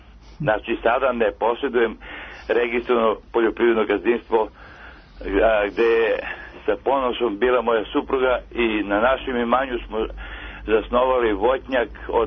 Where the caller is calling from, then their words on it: Pirot, Southern and Eastern Serbia, Serbia; Ja sam iz Pirota.